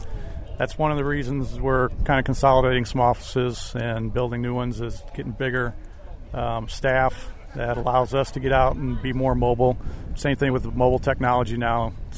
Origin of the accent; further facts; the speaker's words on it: Albers, Illinois, United States; I grew up in Albers, and my family had a farm equipment dealership, so I grew up around there, and plus we also farmed kind of on the side as well.